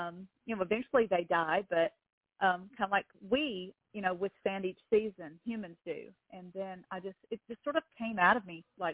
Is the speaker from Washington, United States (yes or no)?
no; Oxford, Alabama, United States; I am originally from Oxford, Alabama, which sits right in between Atlanta, Georgia, and Birmingham, Alabama.